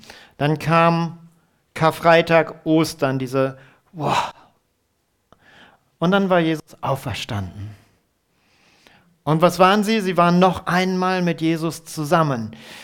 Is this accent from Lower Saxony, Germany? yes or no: yes; Bad Harzburg, Lower Saxony, Germany; ich bin in Bad Harzburg groß geworden.